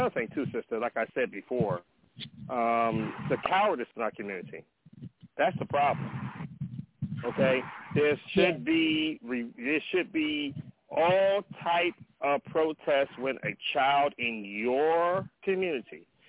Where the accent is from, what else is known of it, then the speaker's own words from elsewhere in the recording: Compton, California, United States; like I'm from Compton, so a lot of my family, you know, to this day are gang bangers.